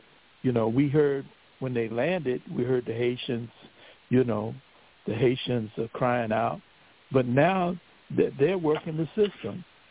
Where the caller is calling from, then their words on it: Jacksonville, Florida, United States; Yeah, I'm in Jacksonville, Florida